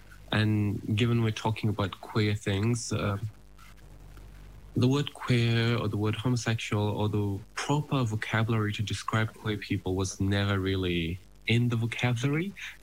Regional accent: Fiji; So my granddad's village is Mokia in Rewa. But I grew up in Nosori. And I mean, growing up in Fiji

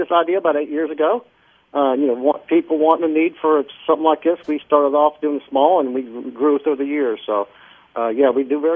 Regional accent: North Carolina, United States; We're from North Carolina.

